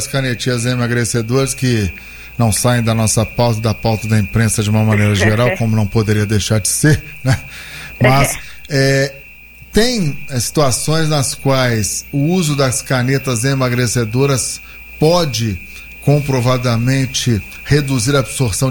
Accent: Minas Gerais, Brazil; Eu sou mineiro, então eu adoro.

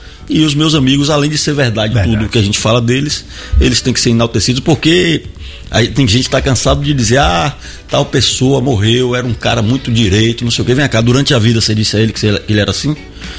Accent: Ilhéus, Bahia, Brazil; born there; moved away as an adult; now in Salvador, Brazil; Eu nasci em Ilhéus, moro em Salvador desde o ano 2001. Então já 25 anos aqui nessa cidade. Vim para cá com a mochila nas costas fazer faculdade de publicidade na FTC.

